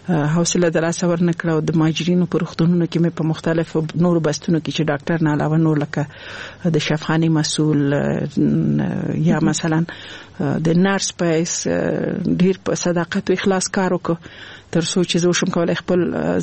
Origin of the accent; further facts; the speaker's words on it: Laghman, Afghanistan; also born or lived in Nangarhar; زه خپل د لغمان ولایت یم او زما مور غوښتل چې زه باید ښځای کې درس وایم، نو ځکه هغه په لغمان کې وزه ماما کور کې په ننګرهار کې پریښی وم.